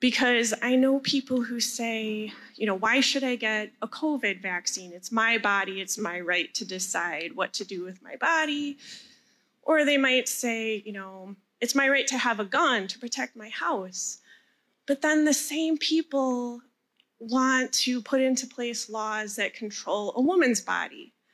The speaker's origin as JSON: {"language": "English", "town": "Milwaukee", "region": "Wisconsin", "country": "United States", "said": "I'm from Bayview in Milwaukee."}